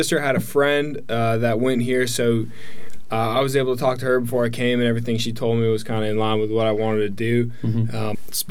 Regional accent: Barre, Massachusetts, United States; I'm from Barre, Massachusetts

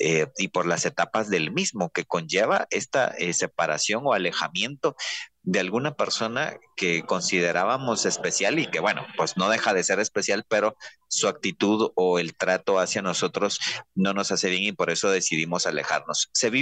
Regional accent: Guatemala; la unión y la solidaridad que nos caracteriza como guatemaltecos

